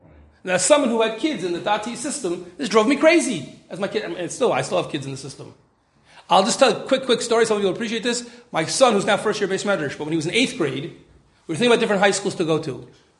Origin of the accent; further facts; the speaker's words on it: United States; I'm American. Like, I do want my son, not just wear a white shirt